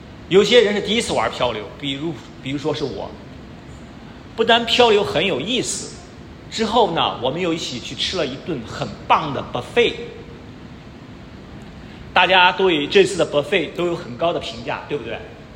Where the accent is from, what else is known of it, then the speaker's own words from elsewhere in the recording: China; 但是我们中国人呢，没有这个文化